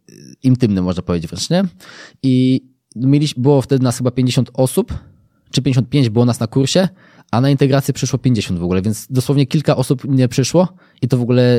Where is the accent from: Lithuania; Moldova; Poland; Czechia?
Poland; Gdańsk, Pomeranian Voivodeship; ja jestem z Gdańska